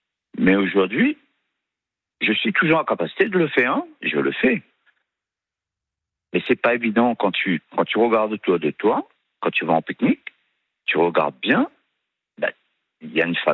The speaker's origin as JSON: {"language": "French", "country": "Réunion", "tie": "born or raised there", "said": "Moi, je suis resté à La Réunion, oui."}